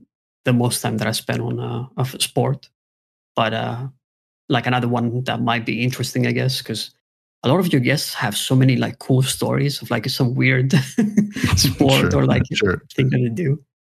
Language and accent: English; Greece; I grew up on a small island in Greece.